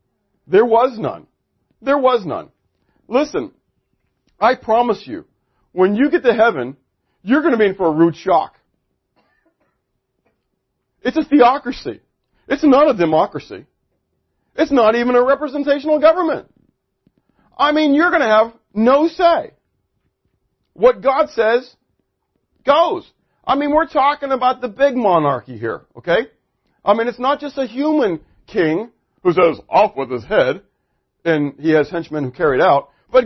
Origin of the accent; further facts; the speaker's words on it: United States; So, understand, I'm an American. I love being in the United States.